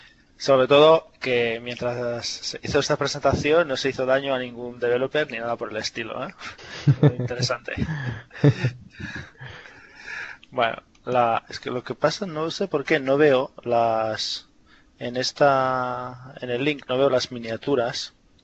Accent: Bosnia & Herzegovina; que tenéis la pronunciación. Bueno, tengo nacionalidad española, pero vengo de Bosnia y Herzegovina originalmente, por eso este nombre raro.

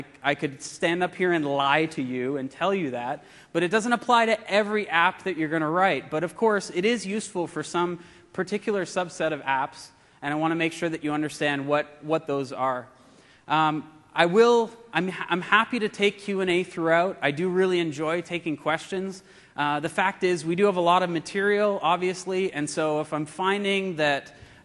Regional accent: Canada; I am Canadian.

